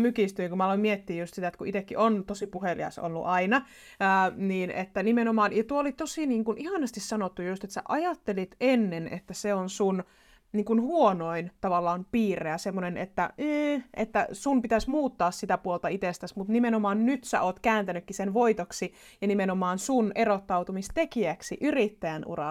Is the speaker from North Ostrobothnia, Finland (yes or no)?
yes; North Ostrobothnia, Finland; mä oon Pohjois-Pohjanmaalta itse